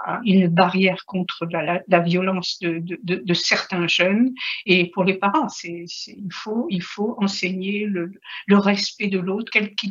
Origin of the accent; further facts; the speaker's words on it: Morocco; je suis née au Maroc et j'ai passé ma jeunesse au Maroc